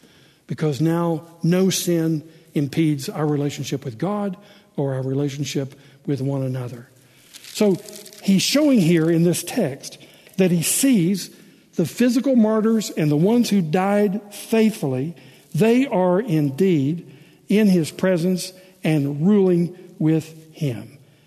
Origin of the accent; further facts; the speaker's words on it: Memphis, Tennessee, United States; Most of you know I'm from Memphis.